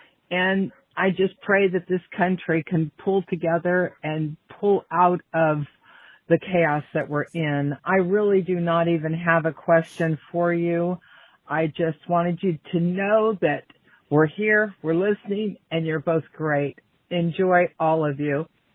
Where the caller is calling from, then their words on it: Bakersfield, California, United States; Hi, Todd and Julie. … from Bakersfield, California. Number one, I know I come from a liberal state, but extremely conservative.